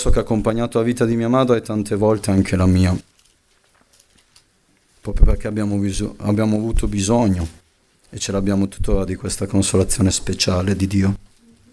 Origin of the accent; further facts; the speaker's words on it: Piacenza, Emilia-Romagna, Italy; C'è un fratello con cui sono cresciuto a Piacenza